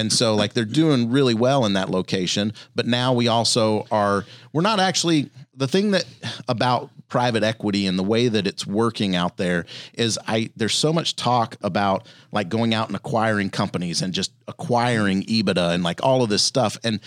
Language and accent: English; Louisiana, United States; I grew up in Louisiana and so spent a lot of time outdoors. We didn't have a ton of money.